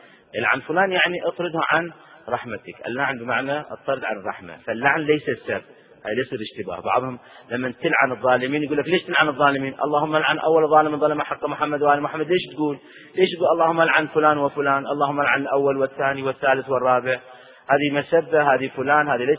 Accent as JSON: {"language": "Arabic", "country": "Iraq", "said": "نحن كعراقيين وكمذهب أهل البيت بالخصوص، هنا بعد أخص الذكر بمذهب أهل البيت، أتبع مذهب أهل البيت"}